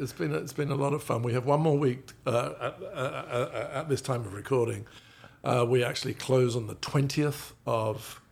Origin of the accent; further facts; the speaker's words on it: United Kingdom; I am a British guy, as you can probably tell